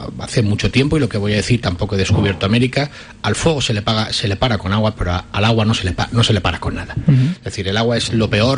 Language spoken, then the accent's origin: Spanish; Valencia, Valencian Community, Spain; yo soy de Torrefiel, yo tengo 51 años